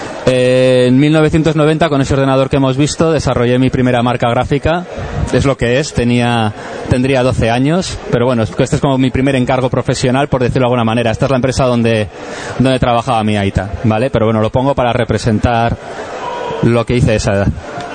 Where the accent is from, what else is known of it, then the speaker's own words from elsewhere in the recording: Pamplona, Navarre, Spain; also born or lived in Tenerife; Nací en el 77 en Tenerife, el año de las primeras elecciones generales democráticas de España. Y bueno, enseguida me fui al año siguiente a Pamplona, donde me crié, ¿vale? Allí estudié